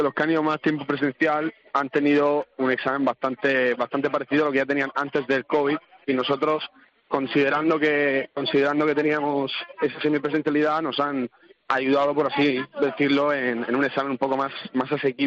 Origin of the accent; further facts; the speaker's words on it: Austria; first language German; Alemán sobre todo porque yo soy austriaco y alemán lo llevo bastante bien porque es una lengua materna mía